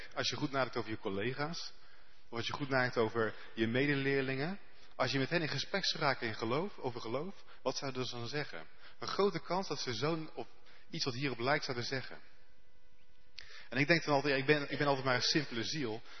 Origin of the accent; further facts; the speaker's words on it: Houten, Utrecht, Netherlands; ik heb net al, op de wet net al gezegd dat ik uit Houten kom.